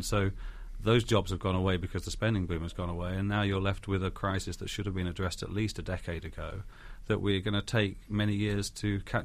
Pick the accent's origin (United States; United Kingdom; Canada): United Kingdom; I'm from Britain